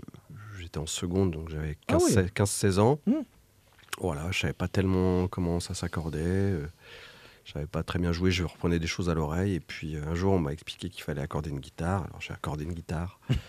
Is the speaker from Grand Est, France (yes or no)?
yes; Grand Est, France; born there; now in Lyon, France; Moi, je suis un plouc. Hein, initialement, je suis né dans les Ardennes, figure-toi.